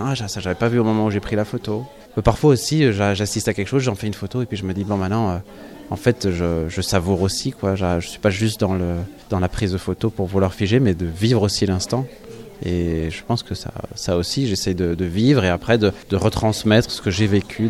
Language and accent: French; Belgium; now in France; depuis que je me suis installé ici en Provence, je viens de Belgique